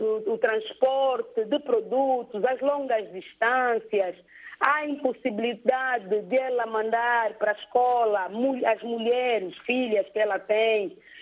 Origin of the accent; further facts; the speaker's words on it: Angola; enquanto angolana